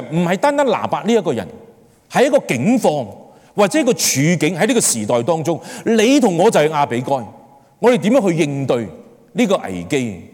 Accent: Guangdong, China; 真系我哋全部输晒我哋广东人，系咪？因为我哋被称为南蛮啊嘛。

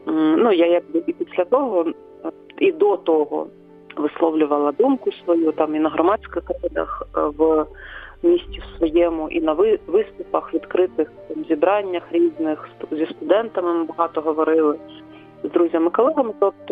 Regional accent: Donetsk Oblast, Ukraine; Так як ми всі вихідці з Донецької області займалися громадською діяльністю

